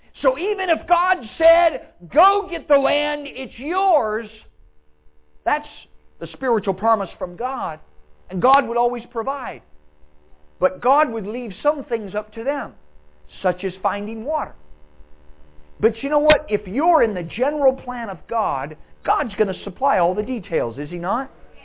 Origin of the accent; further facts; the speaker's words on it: California, United States; And in California, my home state, they found a way to build aqueducts to feed water into the large metroplexes, specifically Los Angeles.